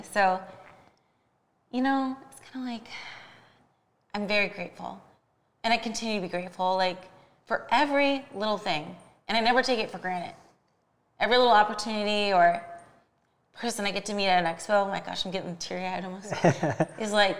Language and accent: English; Akron, Ohio, United States; And, like, I'm a girl from Akron, Ohio. I never thought I would even leave Ohio.